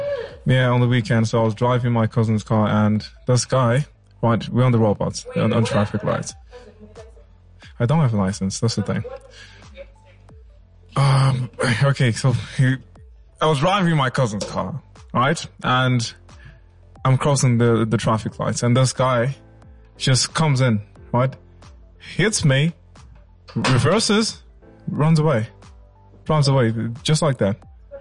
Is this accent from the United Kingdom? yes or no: yes; Derby, East Midlands, United Kingdom; now in Zimbabwe; I have been in Zimbabwe for, like, what, 7 years on and off right now. Yeah, I grew up in England, Derby.